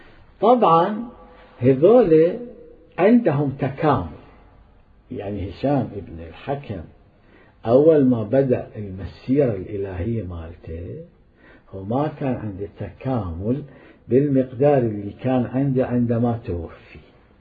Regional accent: Karbala, Karbala Governorate, Iraq; كان عندنا في كربلاء المقدسة

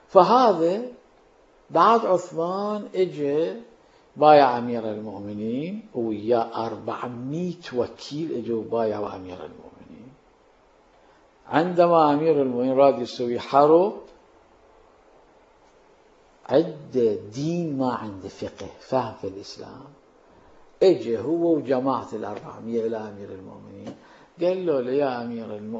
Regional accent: Iran; يعني شلون السفاح عندنا في إيران

